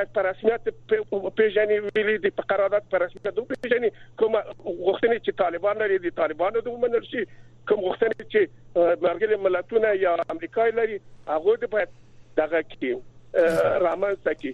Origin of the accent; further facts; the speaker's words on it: Jalalabad, Nangarhar, Afghanistan; از جلال آباد هستم.